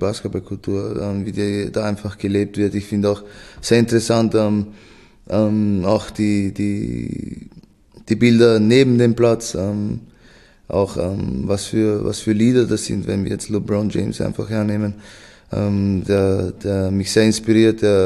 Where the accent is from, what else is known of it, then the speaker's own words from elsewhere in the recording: Vienna, Austria; Ich bin ja in Wien geboren, da aufgewachsen